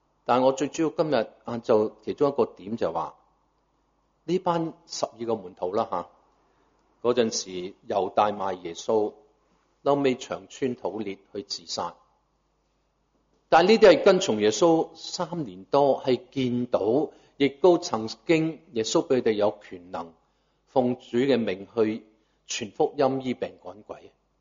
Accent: Guangdong, China; 就是如果我们广东人说

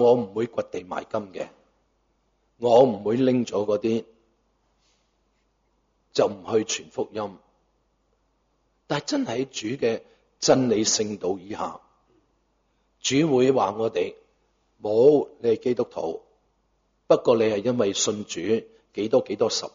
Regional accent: Guangdong, China; 我们广东人俗语说

